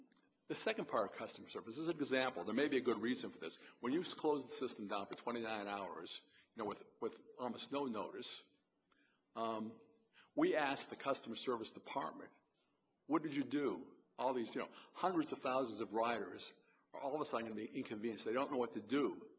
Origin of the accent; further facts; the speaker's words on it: Maryland, United States; from Montgomery County.